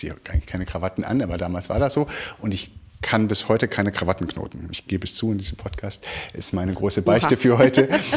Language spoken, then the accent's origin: German; Cologne, North Rhine-Westphalia, Germany; also ich bin ja aufgewachsen im Vorort von Köln und ein Familienhaussiedlung